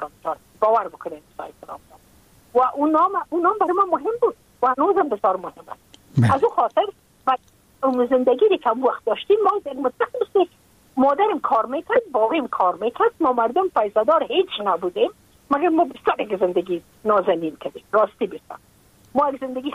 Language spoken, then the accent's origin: Persian; Afghanistan; moved away as an adult; now in United States